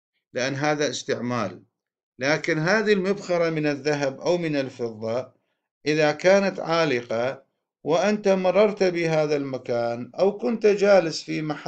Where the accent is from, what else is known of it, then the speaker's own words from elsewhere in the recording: Iraq; وهذا موجود يعني في بلدنا العراق